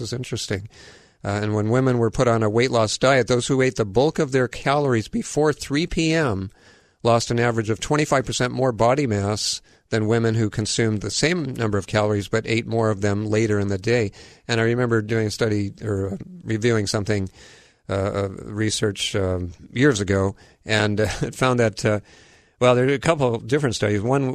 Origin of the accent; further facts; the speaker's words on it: Kailua, Hawaii, United States; I remember as a child, growing up in Kailua, as I did